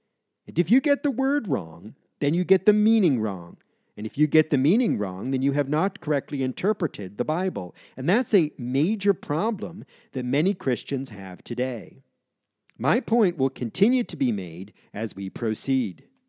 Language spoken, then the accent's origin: English; Massachusetts, United States; I grew up very near Boston with many African-American friends, particularly from my church, which was located in the heart of downtown Boston.